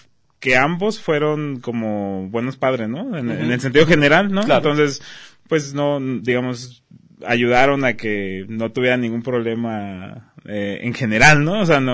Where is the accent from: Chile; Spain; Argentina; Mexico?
Mexico; Guadalajara, Jalisco; Yo, aquí en Guadalajara, sí.